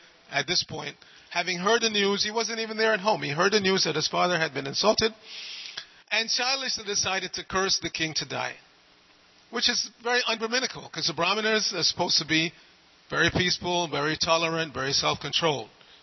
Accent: New York, United States; not so much here in Southern California, but I'm from New York, so we experience four seasons.

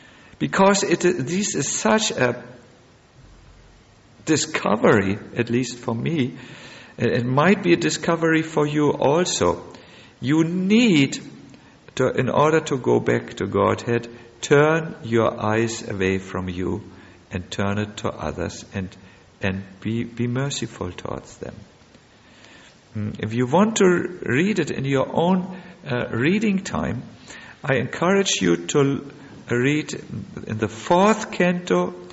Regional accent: Germany; the existentialistic philosopher from my home country. No, don't worry, I'm really not very impressed by Germany.

